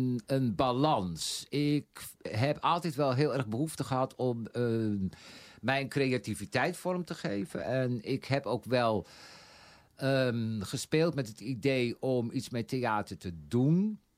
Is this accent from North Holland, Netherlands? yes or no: yes; Haarlem, North Holland, Netherlands; En ik kom uit Haarlem.